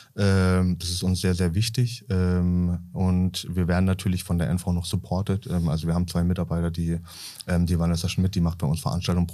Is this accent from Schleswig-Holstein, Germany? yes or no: no; Bavaria, Germany; weil ich bin Oberfranke vom Dorf, bin so ein 1000-Seelen-Dörfchen groß geworden